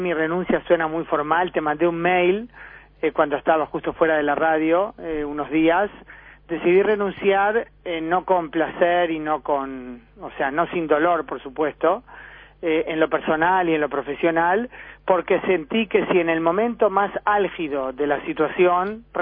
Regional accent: Uruguay; dado que yo soy no solo uruguaya, sino también ciudadana israelí

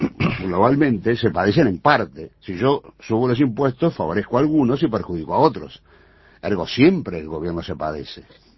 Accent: Uruguay; somos uruguayos porque nacimos aquí.

